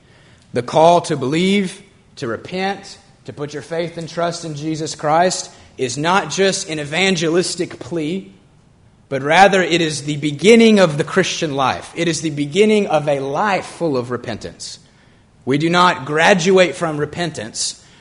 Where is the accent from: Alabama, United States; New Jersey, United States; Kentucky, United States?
Alabama, United States; Mount Olive; I grew up in the Birmingham area, Mount Olive, about 20 minutes north of the city.